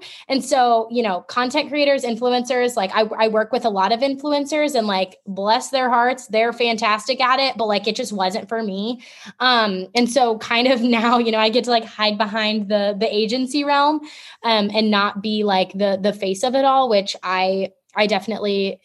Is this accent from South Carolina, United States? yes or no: no; Dayton, Ohio, United States; So I grew up in Dayton and then moved to Salina, which is like a super small town, like 2 hours north of Cincy.